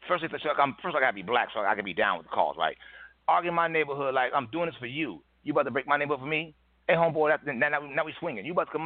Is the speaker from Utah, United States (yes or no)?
no; Chicago, Illinois, United States; I'm from Chicago. There's a lot of black owned business in Chicago.